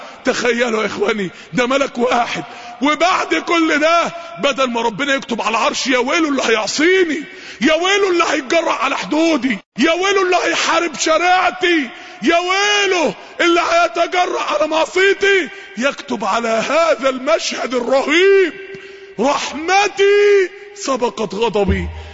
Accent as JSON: {"language": "Arabic", "town": "Mansoura", "region": "Dakahlia", "country": "Egypt", "said": "عندنا في المنصورة شاب من الشباب عايز يتجوز"}